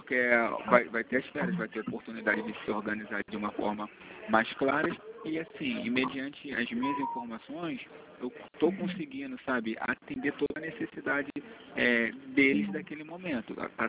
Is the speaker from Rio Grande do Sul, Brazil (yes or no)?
no; Rio de Janeiro, Brazil; É DDD21, que eu sou do Rio, tá?